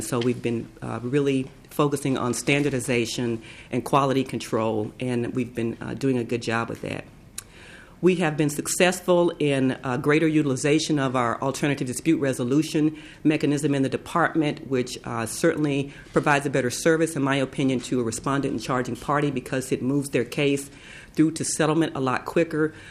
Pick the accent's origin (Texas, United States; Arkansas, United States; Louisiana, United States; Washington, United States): Texas, United States; now in Minnesota, United States; I'm 46 years old, as I said, born and raised in East Texas, so I am not a Minnesota native, so I don't like days like today.